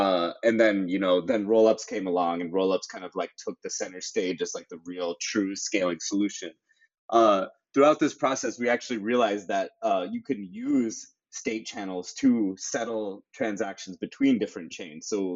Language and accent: English; California, United States; So I'm born and brought up in the Silicon Valley in the San Francisco Bay Area.